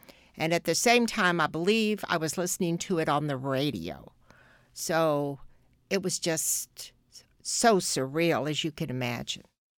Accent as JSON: {"language": "English", "town": "Austin", "region": "Texas", "country": "United States", "tie": "born or raised there", "said": "I was born in Austin, Texas in 1944. Went to high school here at St. Mary's Academy, and then came directly to the University of Texas"}